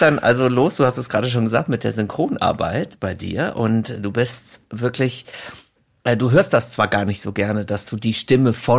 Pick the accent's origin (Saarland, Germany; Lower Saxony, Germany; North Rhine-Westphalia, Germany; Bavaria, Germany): North Rhine-Westphalia, Germany; ich komme ja aus dem Rheinland, deswegen war es bei uns natürlich der WDR.